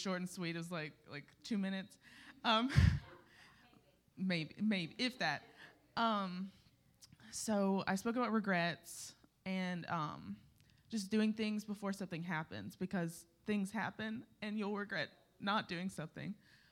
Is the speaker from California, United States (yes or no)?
no; Louisiana, United States; This is like my eighth year and my second year as a counselor here, and I'm from Louisiana, and I come up every year for this camp.